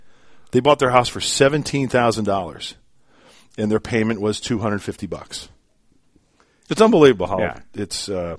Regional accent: Aurora, Illinois, United States; born there; He was an architect in a small firm in Joliet, Illinois. I was born in Aurora. There's something about me growing up. I was born in Aurora.

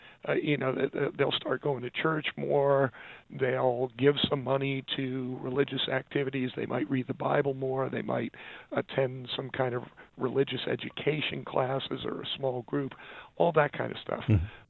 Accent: New York City, New York, United States; born there; I was born in New York City, so forgive me.

